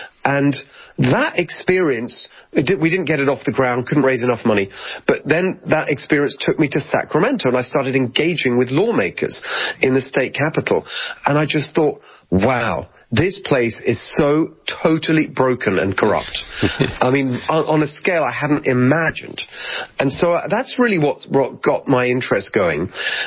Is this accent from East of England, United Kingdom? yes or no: no; Brighton, South East England, United Kingdom; And we grew up together in England, in Brighton. And started out, you know, it's pretty regular working class family, nothing special, not dire poverty, just regular working class aspirational family.